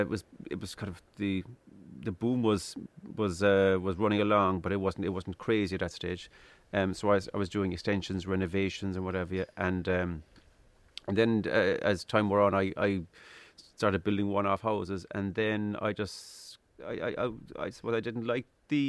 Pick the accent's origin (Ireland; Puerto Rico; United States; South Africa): Ireland; Midleton, Munster; I'm originally from Middleton in County Cork, East Cork.